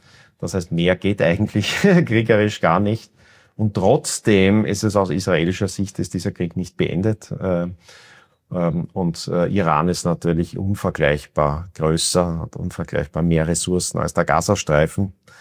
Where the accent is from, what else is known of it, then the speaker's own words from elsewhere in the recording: Austria; ich bin natürlich Österreicher, unter Staatsbürgerschaft bin ich aus Sicht der iranischen Behörden immer Iraner.